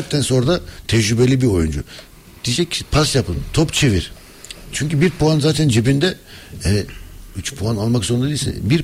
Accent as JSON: {"language": "Turkish", "country": "Germany", "tie": "born or raised there", "said": "Ben tabii Almanya'da doğdum, büyüdüm ve küçükken hakikaten"}